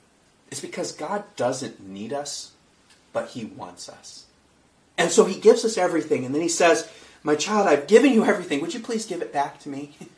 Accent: Kenya; I grew up in Kenya and I played cricket as a teenager

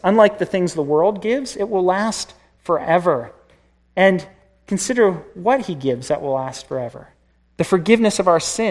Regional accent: Lancaster, Pennsylvania, United States; I'm from Lancaster

